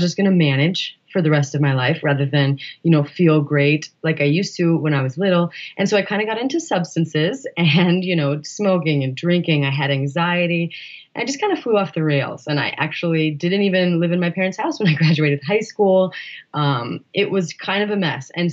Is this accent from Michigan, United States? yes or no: no; Montana, United States; moved away as an adult; And I came from Montana, so this feels like home.